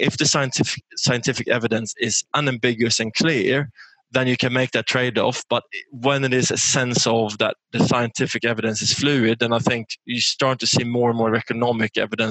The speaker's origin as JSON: {"language": "English", "country": "Sweden", "said": "I'm from Sweden, for example, right?"}